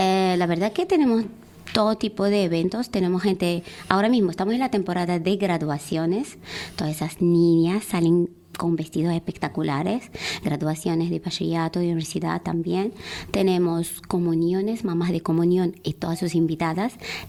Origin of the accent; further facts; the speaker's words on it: Fez, Fès-Meknès, Morocco; Spanish is a second language; now in Canary Islands, Spain; Marroquí de Fez.